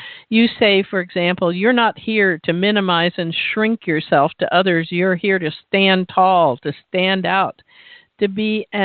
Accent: Deep South, United States; because I grew up in the Deep South, and I usually go, bye.

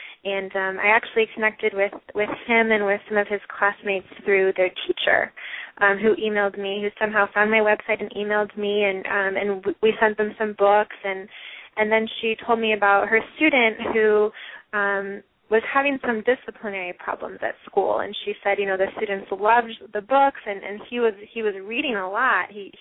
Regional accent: Ventura, California, United States; especially here in my hometown of Ventura and in inner city Los Angeles, we have an active chapter.

